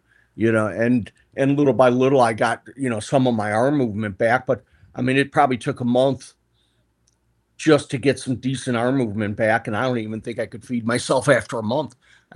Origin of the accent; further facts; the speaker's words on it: Illinois, United States; So I am in the interesting state of Illinois. I live right outside the city in the South Burbs. I grew up here my whole life.